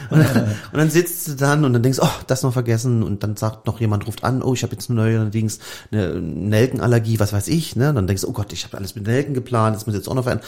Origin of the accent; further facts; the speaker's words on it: Saxony, Germany; ich komme ja aus Sachsen, ne? Ist Weihnachten was ganz Bedeutendes, ne? Das ist Erzgebirge nicht weit.